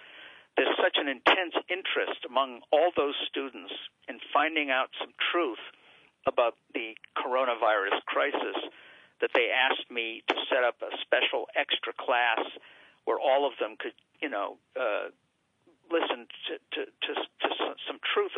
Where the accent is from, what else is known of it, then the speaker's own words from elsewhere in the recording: New York, United States; And I'm a New Yorker. I've been watching this guy forever.